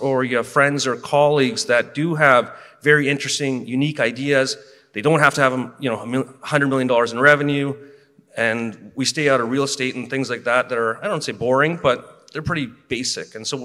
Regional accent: Canada; moved away; I'm from Canada. I moved down here.

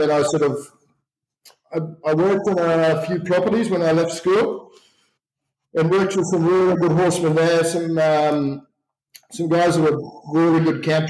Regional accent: Queensland, Australia; I grew up in Queensland

